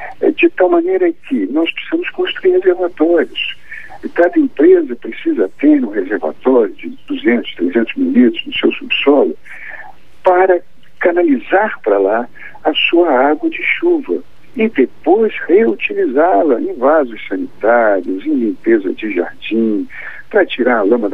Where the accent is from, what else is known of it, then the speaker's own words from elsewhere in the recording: Italva, Rio de Janeiro, Brazil; já sou do município de Italva, aqui no norte fluminense.